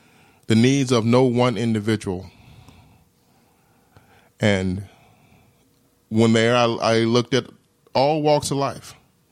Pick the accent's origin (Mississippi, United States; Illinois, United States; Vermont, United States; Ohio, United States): Mississippi, United States; Jackson; I grew up in Jackson, Mississippi.